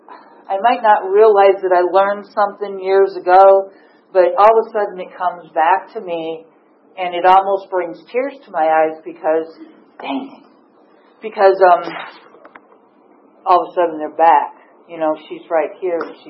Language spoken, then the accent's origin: English; Illinois, United States; But I come from a family, I was born in Illinois, I was raised in Illinois. We have a family of six.